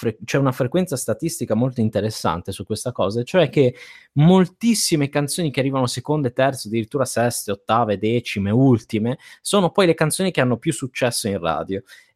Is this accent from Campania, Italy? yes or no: no; Liguria, Italy; Noi veniamo dalla provincia di Imperia, viviamo molto vicini a Sanremo